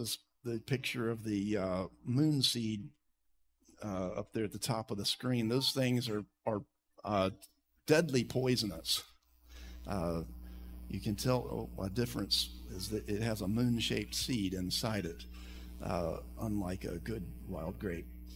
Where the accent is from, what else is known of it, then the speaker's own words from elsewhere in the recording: Alabama, United States; When I was a boy growing up in Alabama, in the summertime, we would buy these wicker baskets